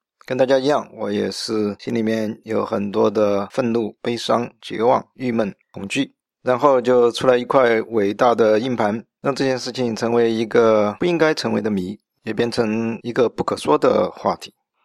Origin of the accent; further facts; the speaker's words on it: China; 我们中国人的俗话是说，男人有钱就变坏